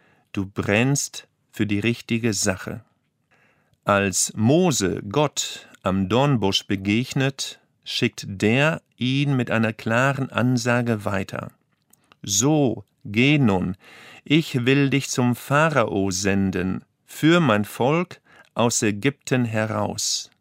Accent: Lower Saxony, Germany; Ich bin im Emsland aufgewachsen, wo der Pfarrer eine Autorität war.

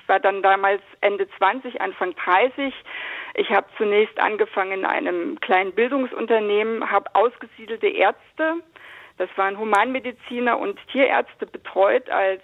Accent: eastern Germany, Germany; gerade in den östlichen Bundesländern, in meiner alten Heimat, gibt es kaum Führungskräfte in den obersten Positionen

